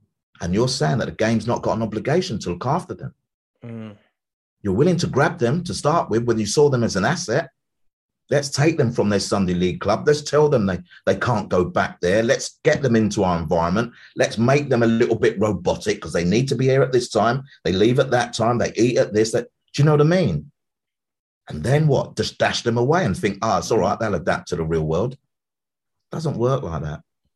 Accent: London, United Kingdom; because I'm from East London.

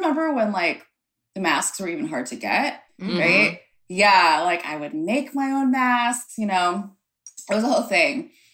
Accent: United States; so I'm Vietnamese American

